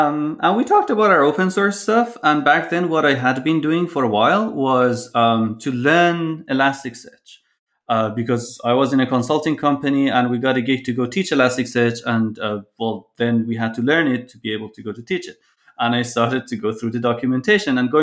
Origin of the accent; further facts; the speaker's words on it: Iran; I come from Iran, and there we use the Persian calendar